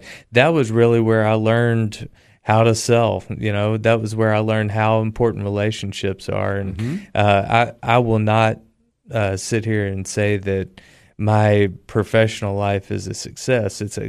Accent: Memphis, Tennessee, United States; also born or lived in Jackson, United States; I was born in Madison County, Jackson, yep. Tennessee.

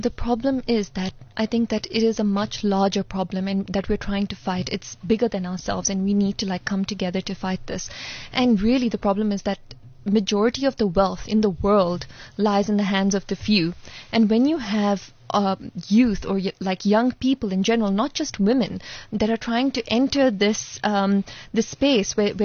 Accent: Dubai, United Arab Emirates; I grew up in Dubai

